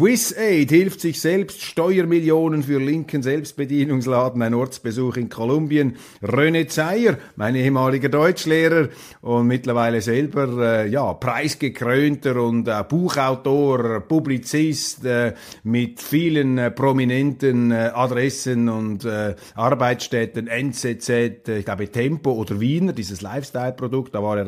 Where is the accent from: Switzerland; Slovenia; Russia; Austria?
Switzerland